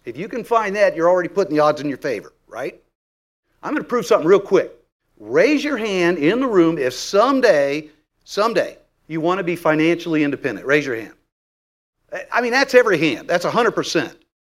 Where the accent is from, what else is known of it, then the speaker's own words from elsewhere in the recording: Texas, United States; I'm from Texas. I'm in Austin.